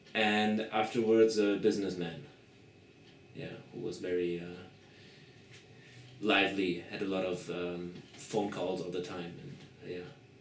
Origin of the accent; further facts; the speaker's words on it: Germany; I'm from Germany and I'm an actor